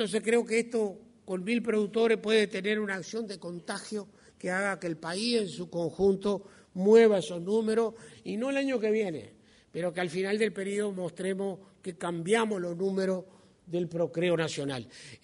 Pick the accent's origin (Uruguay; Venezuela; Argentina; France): Uruguay; somos uruguayos, no somos ni alemanes ni japoneses